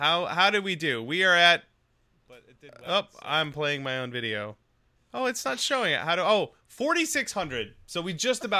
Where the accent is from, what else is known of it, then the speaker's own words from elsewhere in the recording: United States; I'm an American and we have that option, so I just go with it.